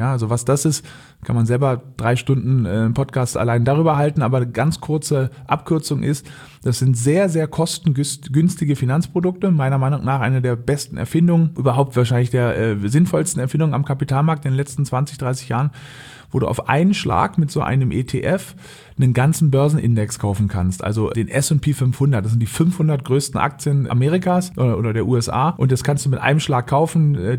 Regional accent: Berlin, Germany; born or raised there; also born or lived in Norderney

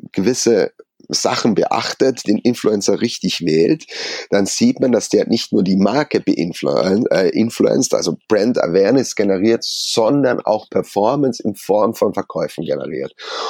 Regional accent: Munich, Bavaria, Germany; Und München waren wir natürlich als Münchner ein extremes Anliegen

